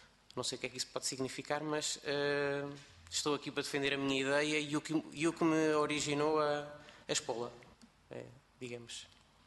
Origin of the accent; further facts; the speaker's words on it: Portugal; eu que sou português, que vivo em Lisboa neste momento há 6 anos